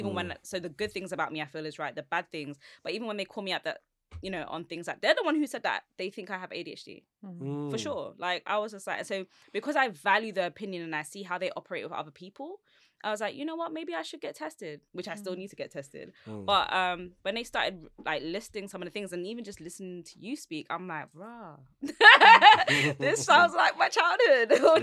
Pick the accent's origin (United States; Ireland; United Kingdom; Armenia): United Kingdom; London; And I feel like maybe it's because I'm from Southeast London.